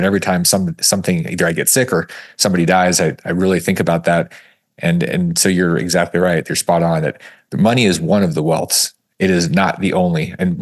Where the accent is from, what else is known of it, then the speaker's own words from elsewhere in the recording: Alaska, United States; Mine was very, very far north. I grew up in Alaska and part of my childhood was dodging moose and watching the sun disappear for months at a time.